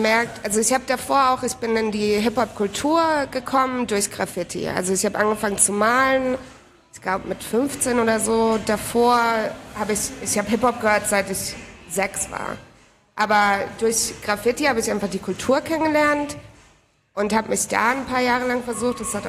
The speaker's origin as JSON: {"language": "German", "town": "Heidelberg", "region": "Baden-Württemberg", "country": "Germany", "tie": "born or raised there", "lives_now": "Berlin, Germany", "said": "Ursprünglich aus Heidelberg und seit 4 Jahren wohne ich in Berlin."}